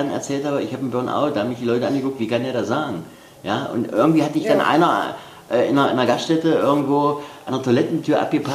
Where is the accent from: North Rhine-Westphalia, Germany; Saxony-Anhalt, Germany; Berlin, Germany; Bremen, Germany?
Saxony-Anhalt, Germany; Bernburg; Ja, wie gesagt, ich stamme ja aus Bernburg und es ist immer schön, hier in den Harz zu fahren